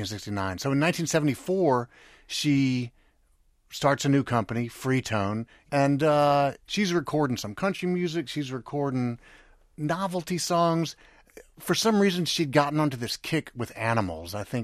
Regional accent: Memphis, Tennessee, United States; When I was a kid growing up in Memphis, Rick D.

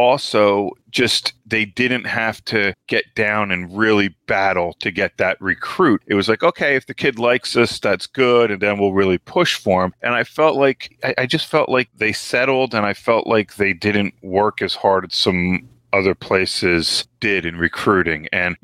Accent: New Jersey, United States; And now, yeah, I'm from New Jersey, but now I have family that live just outside of Roanoke

